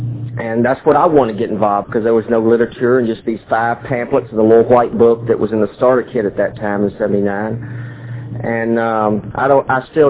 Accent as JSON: {"language": "English", "town": "Memphis", "region": "Tennessee", "country": "United States", "said": "I'm an addict from Memphis."}